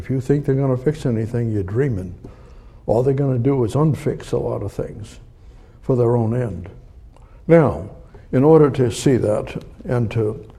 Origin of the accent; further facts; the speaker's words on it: Somerville, Massachusetts, United States; also born or lived in California; Years ago, before I went to California, I was raised in Somerville, and that was, and the corruption as a little, as a boy, I grew up.